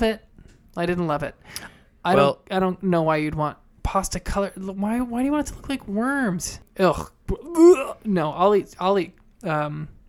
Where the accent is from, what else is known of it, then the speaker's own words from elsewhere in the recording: New York, United States; As a New Yorker who's terrified of bugs and especially roaches